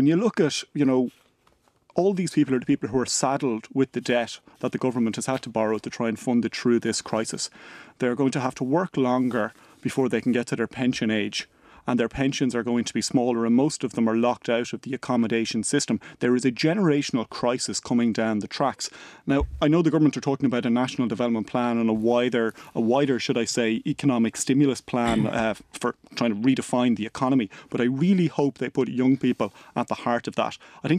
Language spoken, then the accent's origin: English; Enniscorthy, Leinster, Ireland; I come from Enniscorthy down in Wexford, and even before the crisis, it had an unemployment rate of 33%, which is one of the unemployment black spots in the country.